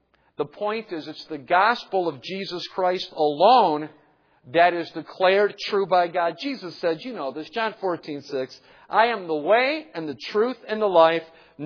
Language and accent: English; United States; Now, knowing that I'm an American, they give me a chair and a plate and a spoon.